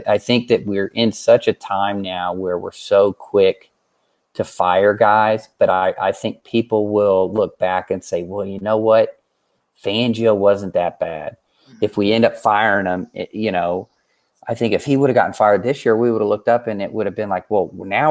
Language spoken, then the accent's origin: English; Missouri, United States; you know, Locke's a Missouri guy. I'm from Missouri.